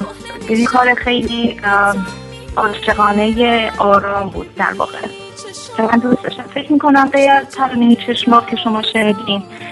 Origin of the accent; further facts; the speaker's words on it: Iran; تو ایران بزرگ شدم، بیشتر عمرم رو اونجا بودم، لحظه هامو اونجا با مردم اونجا، با اتفاقات اونجا، با شرایط خوب و بد اونجا گذروندم